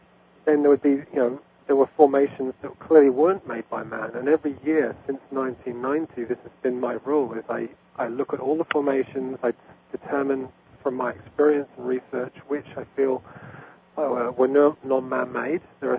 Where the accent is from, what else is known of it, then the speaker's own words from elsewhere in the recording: England, United Kingdom; I come from England. I've lived in the region where most of these formations have formed